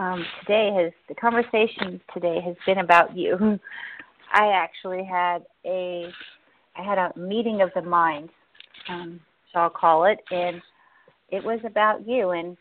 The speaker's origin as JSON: {"language": "English", "region": "Tennessee", "country": "United States", "tie": "born or raised there", "said": "We're going to take that caller from 615, which is my hometown."}